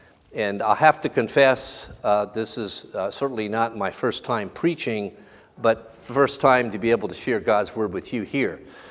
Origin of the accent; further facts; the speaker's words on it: California, United States; I grew up in Southern California